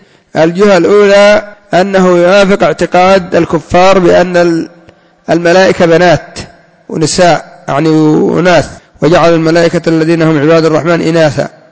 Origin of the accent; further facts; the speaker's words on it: Yemen; إلا أن عندنا في اليمن المحرش